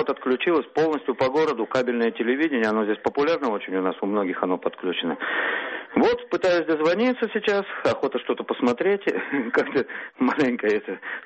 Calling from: Kazan, Tatarstan, Russia; Я из Казани звоню вам.

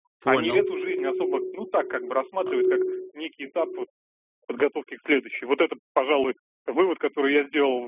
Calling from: Moscow, Russia; Я из Москвы.

